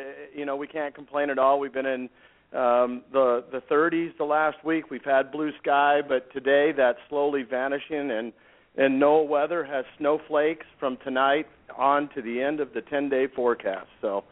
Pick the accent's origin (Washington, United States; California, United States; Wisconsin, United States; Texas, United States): Washington, United States; Seattle; moved away; Originally I'm from Seattle, the big city, and I hate concrete, and I hate traffic.